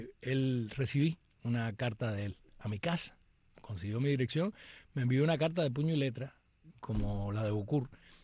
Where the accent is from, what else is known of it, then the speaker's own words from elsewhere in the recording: Cuba; que soy una cubana para el bien y no para el mal